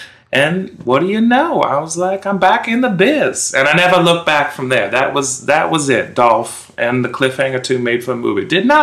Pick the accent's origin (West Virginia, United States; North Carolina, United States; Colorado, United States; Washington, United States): Washington, United States; Summit; I'm from Summit, Washington.